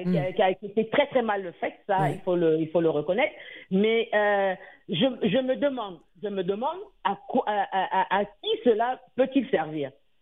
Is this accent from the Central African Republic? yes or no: yes; Central African Republic; Mais chez nous, en République centrafricaine, nous n'avons pas cette culture d'armes.